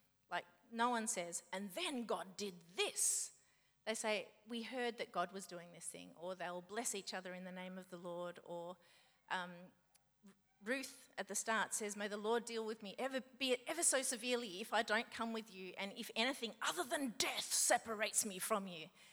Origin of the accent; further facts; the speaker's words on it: Mildura, Victoria, Australia; I grew up in Mildura in the 80s.